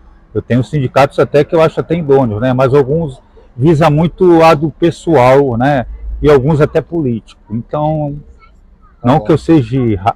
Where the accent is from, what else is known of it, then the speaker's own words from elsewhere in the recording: Santos, São Paulo, Brazil; eu sou oriundo do bairro do Marapé já há 42 anos, né?